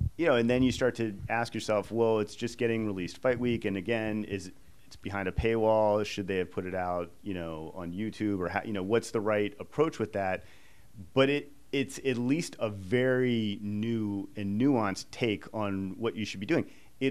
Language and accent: English; Pittsburgh, Pennsylvania, United States; born there; I was born in Pittsburgh, I'm a Steeler fan.